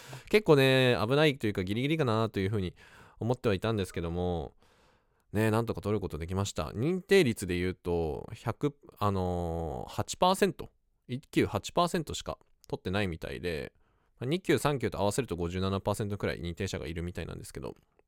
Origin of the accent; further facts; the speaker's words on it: Hokkaido, Japan; 僕は結構北海道人なので、北海道のことはある程度わかるんですよ。まあ北海道人だから当たり前なんですけどね。